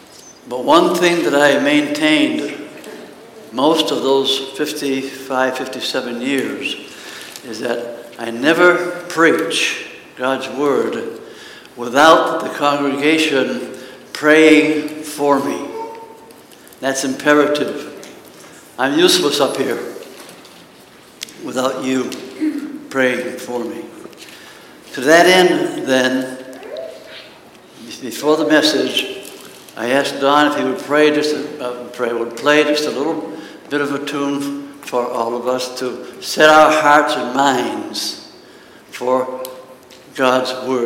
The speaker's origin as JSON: {"language": "English", "region": "Massachusetts", "country": "United States", "said": "Some of you know that I come from Massachusetts, so as I preach this morning, you will notice an accent."}